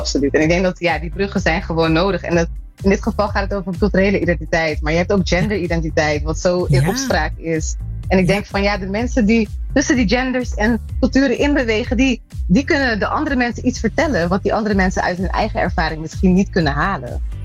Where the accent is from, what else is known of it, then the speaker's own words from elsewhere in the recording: Netherlands; Dus ik ben in Nederland opgegroeid en daar voelde ik me altijd een beetje anders.